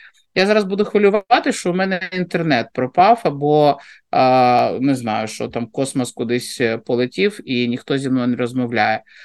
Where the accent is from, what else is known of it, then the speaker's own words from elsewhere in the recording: Kyiv, Ukraine; я з Києва, і у мене все це відбувалося в Києві.